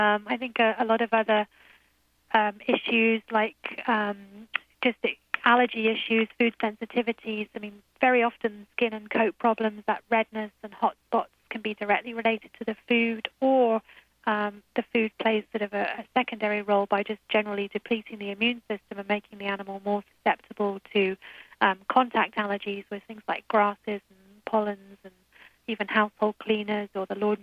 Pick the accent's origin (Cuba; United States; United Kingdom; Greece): United Kingdom; And it's not just because I'm British